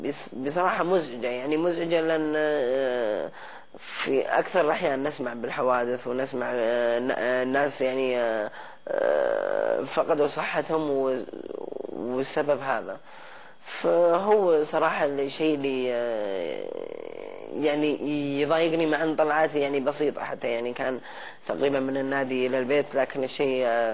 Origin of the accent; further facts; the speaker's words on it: Riyadh, Riyadh Province, Saudi Arabia; فأنا فهمت ان صرفة يعني معناتها طلع عندنا في الرياض